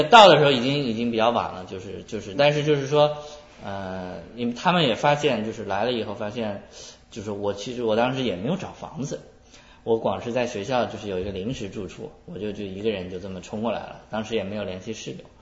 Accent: Shanxi, China; 然后那个时候正好碰到一个老乡，就是山西的，我是山西的老乡

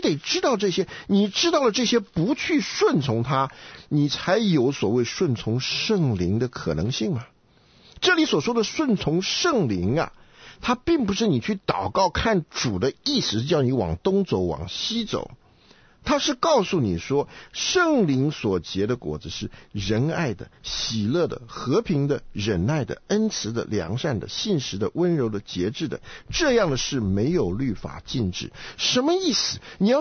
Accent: China

